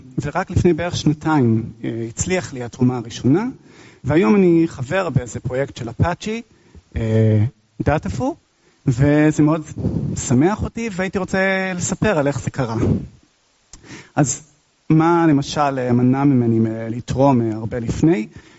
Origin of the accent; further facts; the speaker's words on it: United States; Hebrew is a second language; also born or lived in Israel; אני אמריקאי-ישראלי, אני עושה טעויות בעברית, סלחו לי